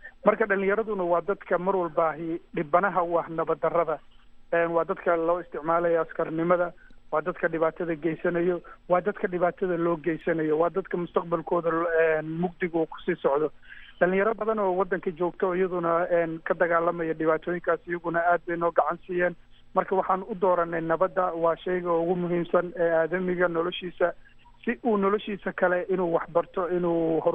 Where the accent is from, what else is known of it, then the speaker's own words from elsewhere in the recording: Mogadishu, Banaadir, Somalia; also born or lived in abroad; magaalada Muqdisho aan ku koray, kadib waxaan nasiib fursad u helay inaan wadamada dibadda muddo kusoo noolaado